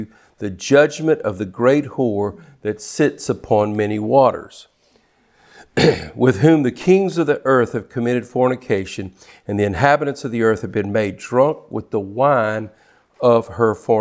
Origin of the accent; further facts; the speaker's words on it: Louisiana, United States; we're from South Louisiana. We eat frogs. We eat frog legs.